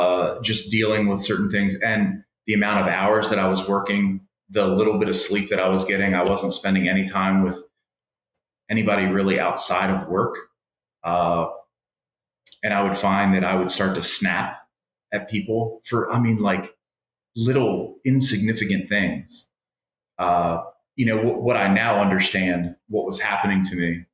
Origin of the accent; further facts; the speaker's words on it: Baltimore, Maryland, United States; I had known Ocean City, just born and raised in Baltimore. Ocean City is a 3-hour trip for us.